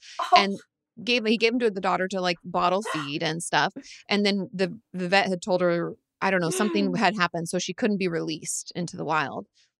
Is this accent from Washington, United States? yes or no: yes; Washington, United States; I grew up in Washington State. I mean, and I'm 36